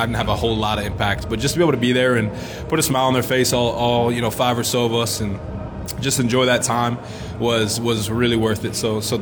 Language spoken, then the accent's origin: English; Ashburn, Virginia, United States; also born or lived in Leesburg; Yeah, I grew up in Northern Virginia, born in Leesburg, Virginia. Grew up in Ashburn, Virginia. Lived there for 18 years.